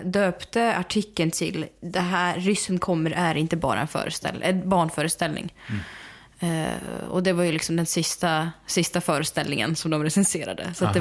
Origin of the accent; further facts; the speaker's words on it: Smedjebacken, Dalarna County, Sweden; Så att jag åkte till Smedjebacken, till Dalarna, där jag växte upp.